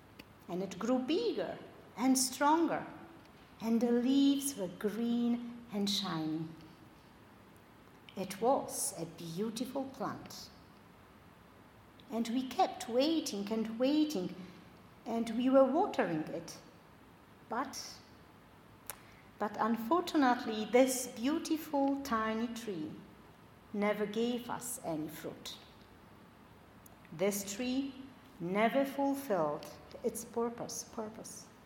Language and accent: English; Poland; I grew up in Poland, and when I was young, we had a food crisis.